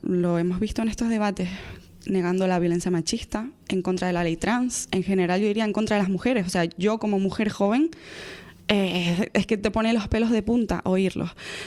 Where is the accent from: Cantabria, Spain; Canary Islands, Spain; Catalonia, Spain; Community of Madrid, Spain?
Canary Islands, Spain; que están en contra de nuestra identidad como canarios